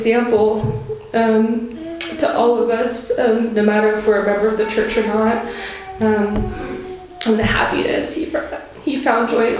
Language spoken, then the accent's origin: English; California, United States; And I grew up in California with him.